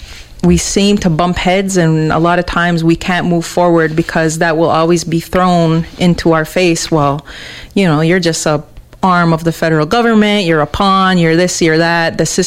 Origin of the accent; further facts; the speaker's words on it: Kahnawake, Quebec, Canada; growing up in Ganhawage, you can't help but be around politics.